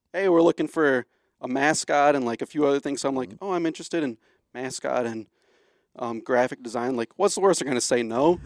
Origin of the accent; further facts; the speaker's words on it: Winneconne, Wisconsin, United States; So I went to high school at Winneconne, up by Oshkosh, if you know where that is.